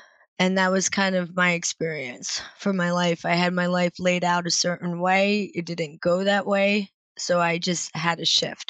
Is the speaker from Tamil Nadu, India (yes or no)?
yes; Tamil Nadu, India; born there; I was born in Tamil Nadu, which is southern India, in a very small area.